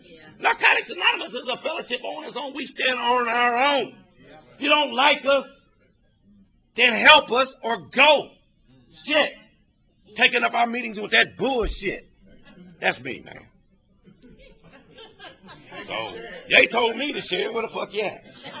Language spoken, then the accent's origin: English; Ohio, United States; I'm from the Midwest, from Ohio, right?